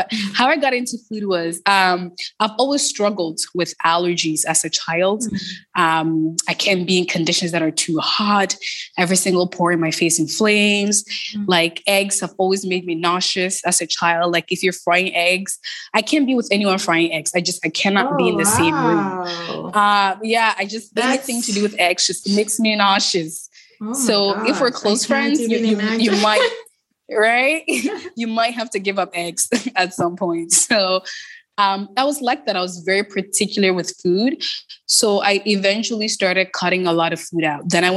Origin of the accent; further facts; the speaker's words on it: Toronto, Ontario, Canada; So I grew up in Toronto. I grew up in the Jane and Finch community.